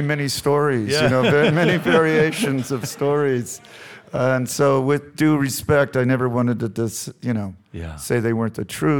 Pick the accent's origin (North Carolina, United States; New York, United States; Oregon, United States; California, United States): California, United States; Huntington Beach; also born or lived in San Antonio, Texas; I was born in San Antonio, and then we moved to Southern California, Huntington Beach, when I was about 7 years old.